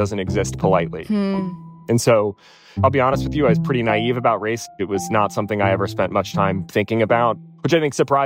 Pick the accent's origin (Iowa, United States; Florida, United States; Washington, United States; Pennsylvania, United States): Pennsylvania, United States; Mechanicsburg; So I was born and raised in Mechanicsburg, Pennsylvania. For better or worse, Central Pennsylvania is a pretty rural place.